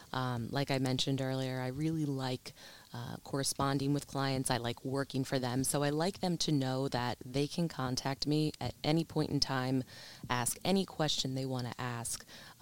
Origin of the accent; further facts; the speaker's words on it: Eagleville, Pennsylvania, United States; now in Philadelphia, United States; Yes, in Eagleville, Norristown area.